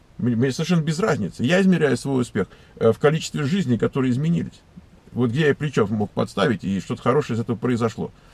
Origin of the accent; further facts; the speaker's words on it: Moscow, Russia; born there; Я родился в Москве.